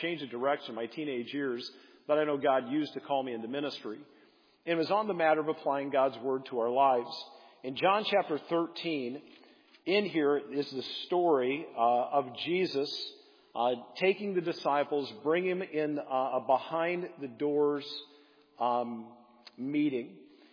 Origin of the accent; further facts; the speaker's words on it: Midwest, United States; I came from the Midwest, came to camp there in New York.